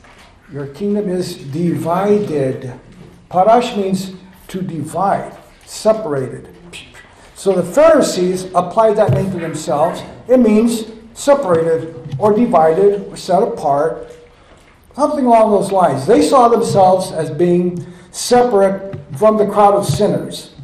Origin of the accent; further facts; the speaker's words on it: Hawaii, United States; born there; I was born in Hawaii.